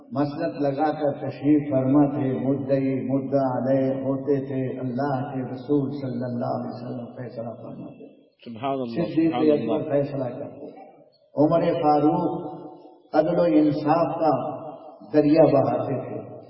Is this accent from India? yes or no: yes; Uttar Pradesh, India; میں U P کا ہوں اس لیے یو پی والوں کی تعریف نہیں کرتا, لیکن یو پی والوں نے ہمیشہ سب سے اعلیٰ بالا مدرسے بنائے, مسجدیں بنائی, سب یو پی کے نصیب میں آیا ہے.